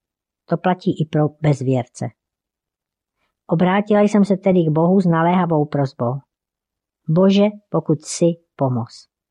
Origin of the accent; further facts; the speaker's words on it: Prague, Czechia; born there; Evangelická církev metodistická. Narodila jsem se v roce 1964 v Praze.